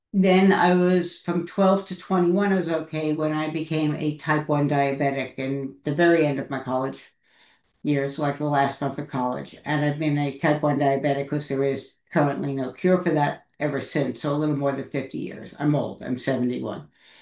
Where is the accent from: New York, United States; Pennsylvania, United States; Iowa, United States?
New York, United States; New York City; And the way I describe my childhood, I was raised in New York City. I had lots and lots and lots of stuff to do. Welcome to New York City: museums, theaters, restaurants, parks, everything.